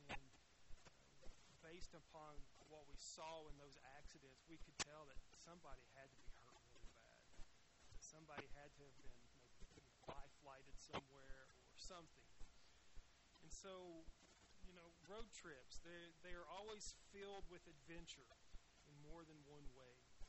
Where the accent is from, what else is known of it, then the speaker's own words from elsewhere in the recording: the South, United States; And I'm from the South. And from the South, you're not used to the big mosquitoes.